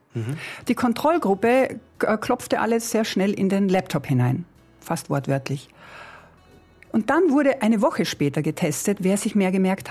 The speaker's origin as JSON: {"language": "German", "region": "Carinthia", "country": "Austria", "said": "Und da komme ich sehr, sehr gerne als Kärntnerin zurück in meine Heimat"}